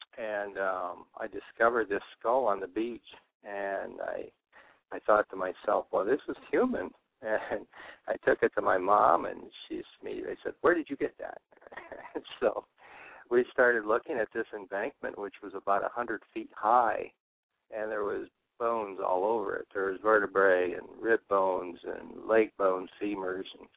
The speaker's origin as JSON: {"language": "English", "town": "Detroit", "region": "Michigan", "country": "United States", "tie": "born or raised there", "said": "Originally, I'm from Michigan. I grew up in Detroit, and I spent my weekends in Canada at a small cottage"}